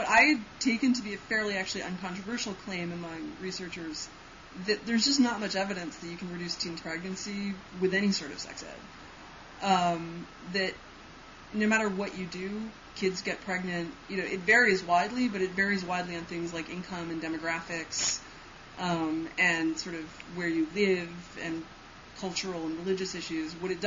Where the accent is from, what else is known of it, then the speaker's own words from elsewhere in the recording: Manhattan, New York, United States; I grew up in Manhattan and I didn't start driving until I was 23.